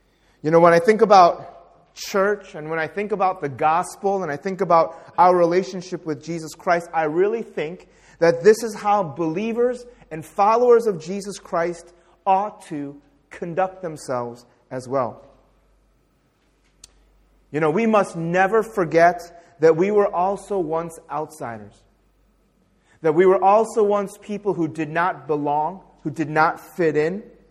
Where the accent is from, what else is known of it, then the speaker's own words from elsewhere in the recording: United States; I'm a Korean American. So I'm both Korean, but I'm also American.